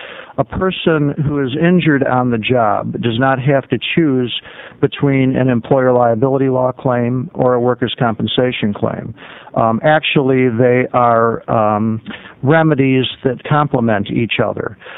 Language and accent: English; Portland, Oregon, United States; from Portland, Oregon.